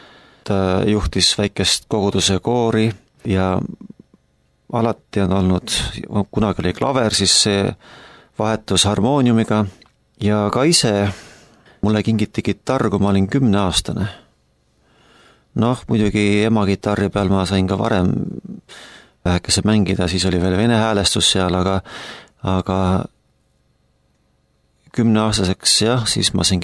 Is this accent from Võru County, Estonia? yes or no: no; Valkla, Harju County, Estonia; ja ema tegeles Valkla koguduse muusikatööga aastakümneid ja see on see lapsepõlju, kus ma olen pärit.